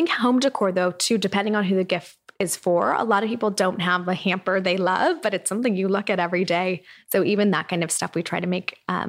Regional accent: Irvine, California, United States; I grew up in Irvine. So when we did the Fashion Island tour, I was like, it was all of these different memories.

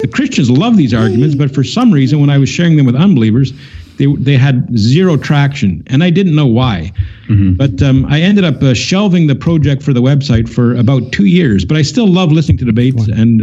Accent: Canada; I'm from Canada.

